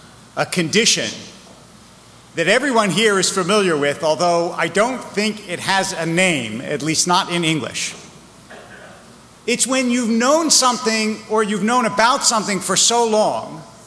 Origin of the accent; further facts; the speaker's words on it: Philadelphia, Pennsylvania, United States; I grew up in Philadelphia, where there were supermarkets but no harvests.